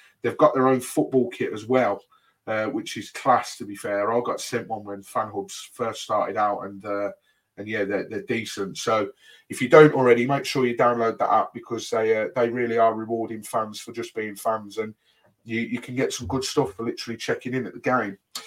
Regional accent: Birmingham, West Midlands, United Kingdom; because I'm from Birmingham.

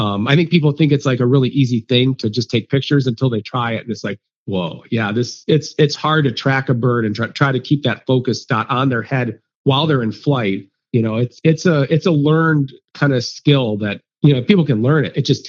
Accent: Ohio, United States; because growing up in Ohio, we didn't have that.

